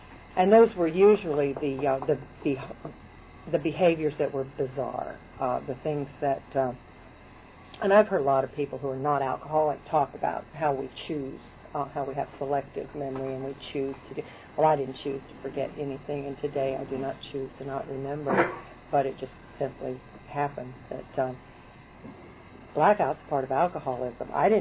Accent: West Coast, United States; I was raised on the West Coast, and I wandered back and forth from Indiana, Daddy's, back to the West Coast for a couple of years

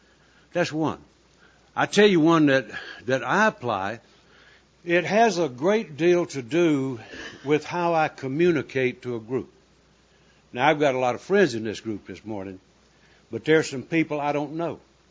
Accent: North Carolina, United States; I'm from North Carolina, so I can't count to 70.

